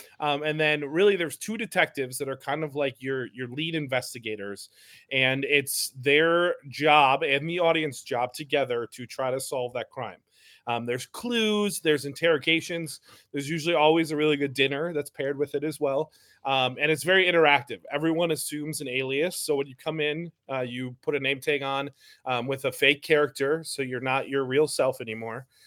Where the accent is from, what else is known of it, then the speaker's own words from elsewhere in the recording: Fond du Lac, Wisconsin, United States; And then I moved back to my hometown in 2017, ran for city council in 2018.